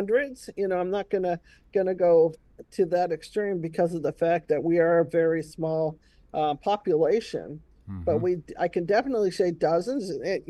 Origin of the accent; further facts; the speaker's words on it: California, United States; when I go back home to Kansas, I'm from California, but I consider the reservation one of my homes.